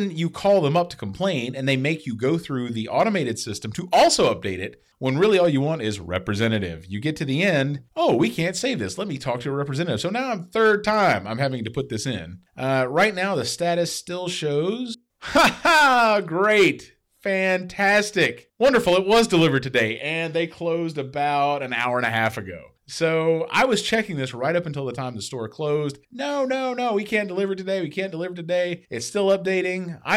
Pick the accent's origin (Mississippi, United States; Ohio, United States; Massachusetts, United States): Mississippi, United States; Well, yeah, we're all from Mississippi. We can say that. We're from there.